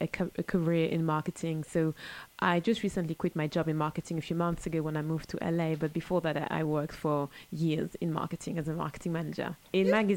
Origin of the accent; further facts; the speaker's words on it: Australia; moved away as an adult; now in Los Angeles, United States; Yes, I'm fresh from Australia. I just moved 4 months ago.